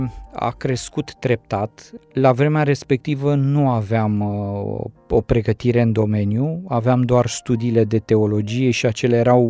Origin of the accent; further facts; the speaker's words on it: Bucharest, Romania; Crescut în București, născut în sectorul 2 al capitalei